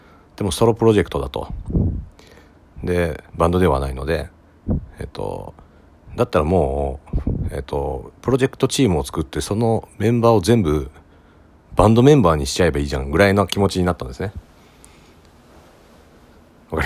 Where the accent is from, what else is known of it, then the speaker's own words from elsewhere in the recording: Ehime, Japan; あの2年前ぐらいにですね、僕愛媛県出身なんですけども、